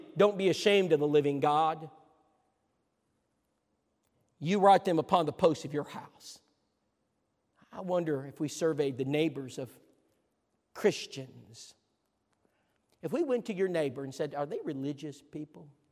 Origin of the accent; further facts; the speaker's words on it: Texas, United States; I grew up in Texas. I'm a Dallas Cowboy fan.